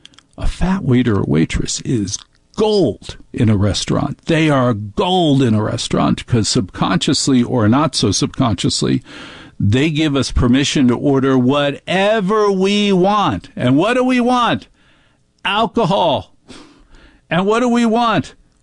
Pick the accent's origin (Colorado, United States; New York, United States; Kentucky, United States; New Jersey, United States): New Jersey, United States; I love big booths because I'm from New Jersey, and I have a body built for Brooks Brothers.